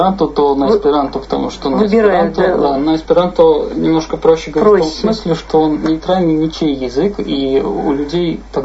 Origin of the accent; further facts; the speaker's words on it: Vladikavkaz, North Ossetia–Alania, Russia; born there; Потом переехали во Владикавказ еще до революции. Я родился во Владикавказе, и как язык окружения, осетинский язык мне всегда был интересен.